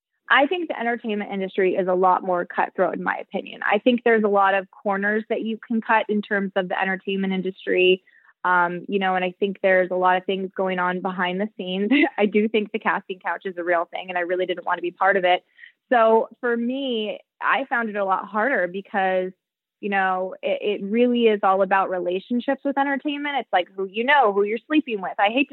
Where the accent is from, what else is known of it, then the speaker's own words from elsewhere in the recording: Dallas, Texas, United States; So originally I went, I'm originally from Dallas, Texas. I went to school for theater right after high school.